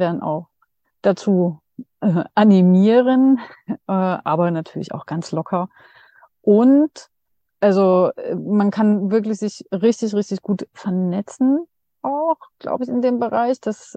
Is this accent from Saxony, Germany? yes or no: yes; Dresden, Saxony, Germany; Ich bin jetzt gerade noch in Dresden und bin dann aber wieder unterwegs, also in Dresden, weil das hier meine Heimat ist.